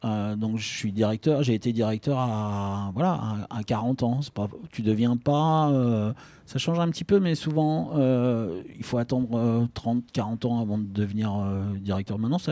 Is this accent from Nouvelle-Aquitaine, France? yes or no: no; Vénissieux, Auvergne-Rhône-Alpes, France; J'ai grandi à Vénissieux, au Minguette.